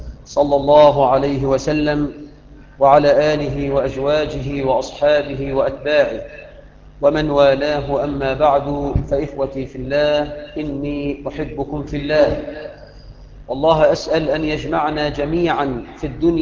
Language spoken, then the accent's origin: Arabic; Egypt